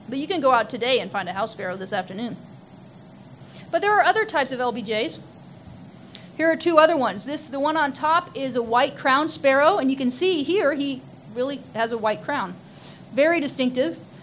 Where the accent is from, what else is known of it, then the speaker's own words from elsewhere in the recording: Missouri, United States; I'm from Missouri, and they're the state bird of Missouri.